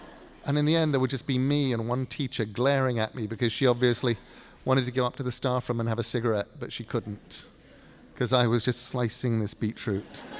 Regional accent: England, United Kingdom; I was raised in England at a time when you were, particularly at school, you had to clean your plate.

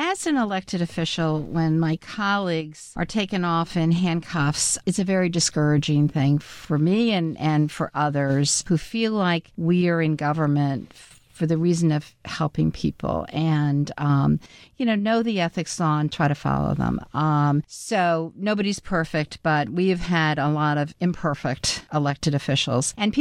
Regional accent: New York, United States; I'm a New Yorker and I want all New York to achieve

